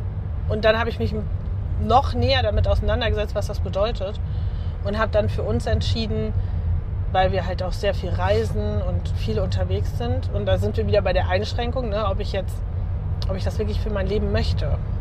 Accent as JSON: {"language": "German", "region": "North Rhine-Westphalia", "country": "Germany", "said": "bei uns im Siegerland"}